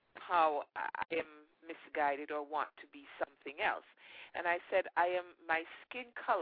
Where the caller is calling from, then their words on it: Atlanta, Georgia, United States; I'm calling from Atlanta.